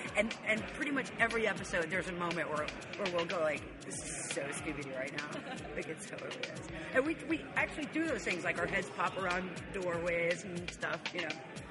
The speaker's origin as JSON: {"language": "English", "region": "the South", "country": "United States", "said": "I'm from the South. I'm very much from the South."}